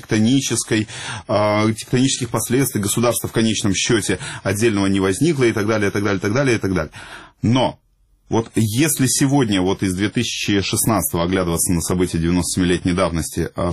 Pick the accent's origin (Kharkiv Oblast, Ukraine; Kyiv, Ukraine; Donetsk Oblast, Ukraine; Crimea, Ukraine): Crimea, Ukraine; я просто помню, что я сам рос в Крыму